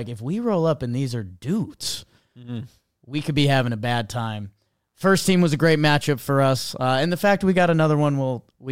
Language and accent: English; Connecticut, United States; and so I grew up in Connecticut, between New York and Boston.